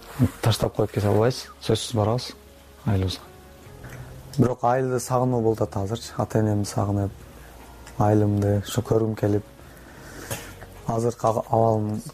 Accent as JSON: {"language": "Kyrgyz", "town": "Batken", "region": "Batken Region", "country": "Kyrgyzstan", "said": "Бул жакка биз өз Баткенден октябрда келдик да"}